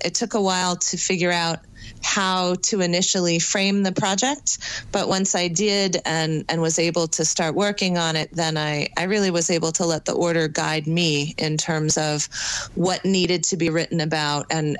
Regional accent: California, United States; The sisters are from my hometown. I'm from the one of the suburbs of San Francisco.

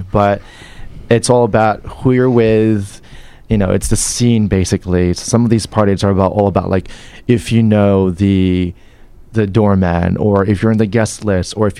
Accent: New York City, New York, United States; in my experience, I grew up in New York, so I've seen a lot of change.

